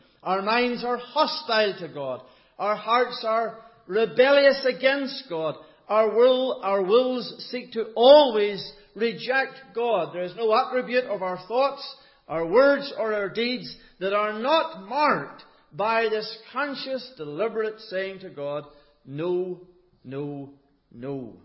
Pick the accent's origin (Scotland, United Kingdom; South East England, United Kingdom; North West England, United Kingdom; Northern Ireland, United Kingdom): Northern Ireland, United Kingdom; as a Northern Irish man